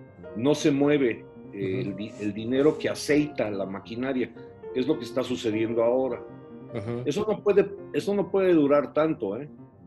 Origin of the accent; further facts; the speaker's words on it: Mexico; Y para los mexicanos, bueno, los más jocosos y divertidos decíamos